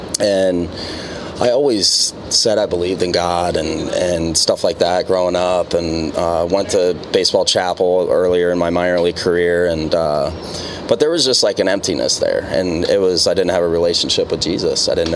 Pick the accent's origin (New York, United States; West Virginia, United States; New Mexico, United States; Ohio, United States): Ohio, United States; Lebanon; Yeah, growing up in Cincinnati, I was actually 30 minutes north of here in Lebanon